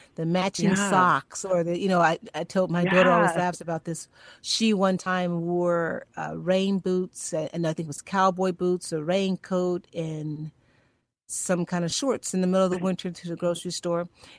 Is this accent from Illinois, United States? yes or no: yes; Chicago, Illinois, United States; now in Maryland, United States; I'm from Chicago and I live in Maryland now.